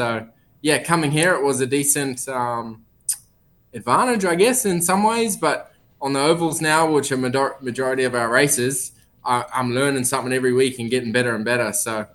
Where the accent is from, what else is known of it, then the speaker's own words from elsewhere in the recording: New Zealand; I'm not Australian. I'm a Kiwi.